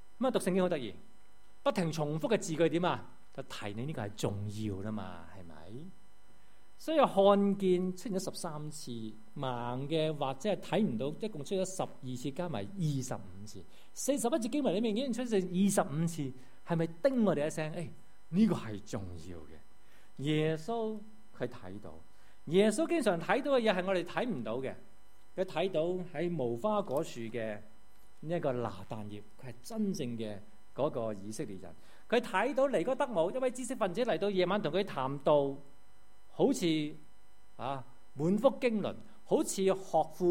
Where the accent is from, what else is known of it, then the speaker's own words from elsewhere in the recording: Hong Kong; 我們香港人覺得很不開心，很憤懣。